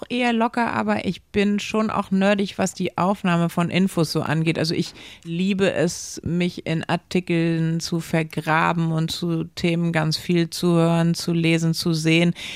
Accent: West Germany, Germany; die West-Variante kannte ich als Wessi gar nicht.

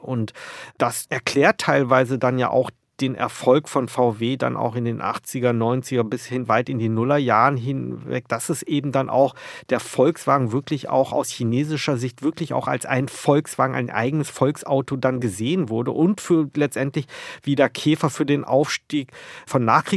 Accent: Wolfsburg, Lower Saxony, Germany; Zugleich bin ich natürlich in Wolfsburg aufgewachsen, eine Stadt, die von VW lebt

